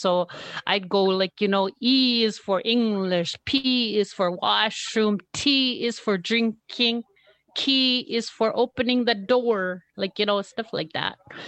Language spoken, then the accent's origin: English; Coral Harbour, Nunavut, Canada; now in Iqaluit, Canada; I'm from Iqaluit right now. I've been living here for about 7 years, born and raised in Cor Harbour, but lived all over Nunavut. Here in Iqaluit, last 7 years.